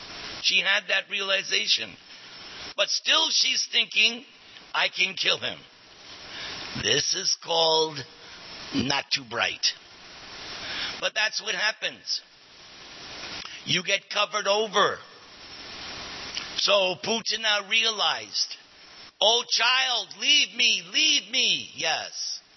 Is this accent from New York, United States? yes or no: yes; New York, United States; And me being, I figured, hey, I'm from New York. I've seen it all.